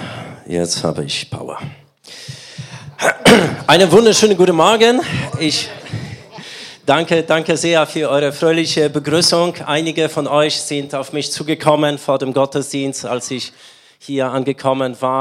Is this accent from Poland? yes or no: yes; Poland; German is a second language; now in Germany; Ich komme ursprünglich aus Polen. Nicht aus der schönen Schweiz, wie manche denken, nicht aus Frankreich, wie viele denken, nicht aus Amerika, wie manche denken. In den 25 Jahren, in denen ich in Deutschland lebe